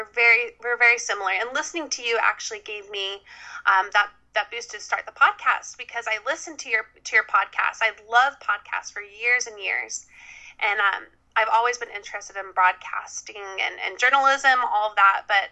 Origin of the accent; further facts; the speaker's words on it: Utah, United States; Yeah, I was raised in Utah. I have six siblings. I'm the fifth.